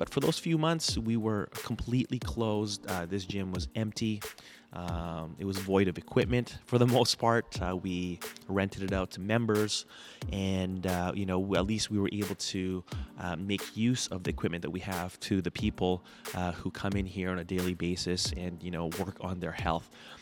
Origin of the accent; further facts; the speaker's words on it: Surrey, British Columbia, Canada; I'm from Vancouver, or the suburb of Vancouver, Canada, in South Surrey.